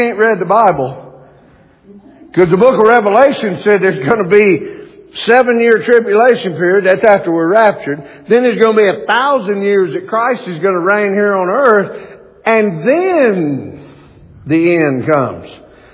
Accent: Mississippi, United States; But listen, I grew up in Mississippi. And not everybody's blessed. But nonetheless, I grew up in the South.

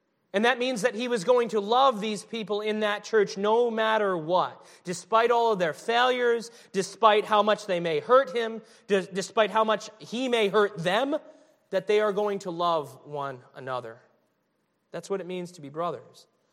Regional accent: New England, United States; I'm in New England. I grew up in New England. I'm a New York Giants fan.

